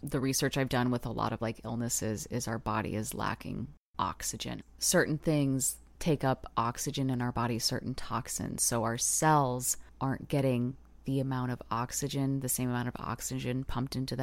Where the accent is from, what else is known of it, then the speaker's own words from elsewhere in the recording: Tornado Alley, United States; because we grew up in Tornado Alley